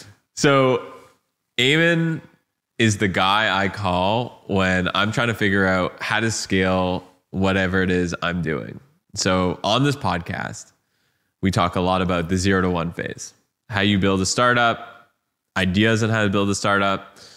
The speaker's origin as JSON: {"language": "English", "country": "Canada", "said": "I'm Canadian."}